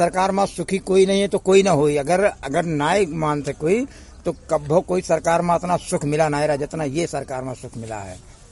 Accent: Prayagpur, Uttar Pradesh, India; Prayagpur मंगरीपुरवा

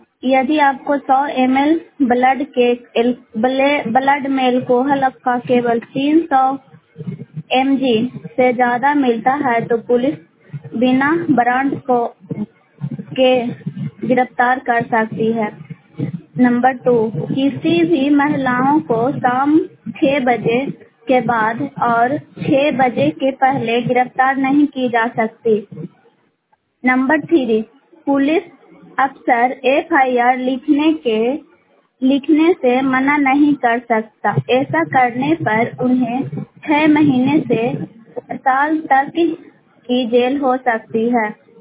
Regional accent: Bihar, India; ग्राम post सभेड़ा धनरुआ block के रहने वाली हूँ।

